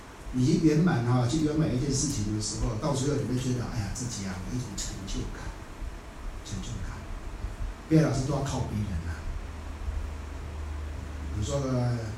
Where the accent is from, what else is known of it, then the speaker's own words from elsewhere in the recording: Kenting, Pingtung County, Taiwan; 来自台湾呢，啊，台湾什么地方？哦，台湾最南部垦丁公园仁村呢